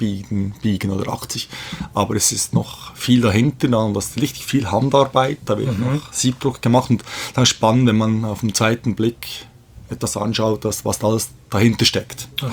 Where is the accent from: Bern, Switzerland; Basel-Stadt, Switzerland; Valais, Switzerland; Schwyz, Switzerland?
Bern, Switzerland; Ich bin aber in der Schweiz geboren, Mutter ist Schweizerin, ich komme aus Bern, wohne auch in Bern